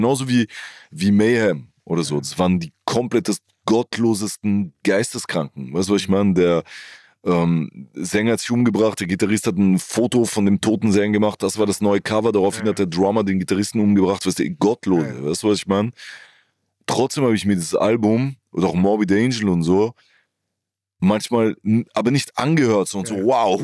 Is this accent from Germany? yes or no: no; Italy